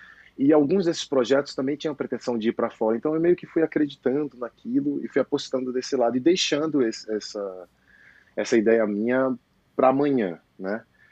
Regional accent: Rio de Janeiro, Brazil; also born or lived in Recife; eu nasci em Recife, mas aos 2 meses de idade, né, depois de 2 meses que eu tinha nascido, eu fui morar no Rio de Janeiro. E eu passei a minha infância inteira no Rio de Janeiro.

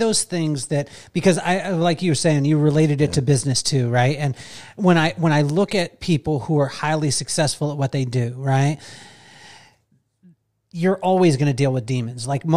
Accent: United States; the fact that you're from Australia and I'm from America.

